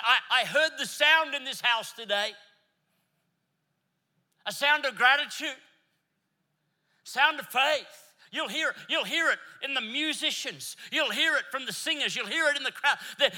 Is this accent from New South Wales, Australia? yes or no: no; Brisbane, Queensland, Australia; I'm from Brisbane, and I cheer for God's favorite team. We are the pride of Brisbane town, Brisbane Lions.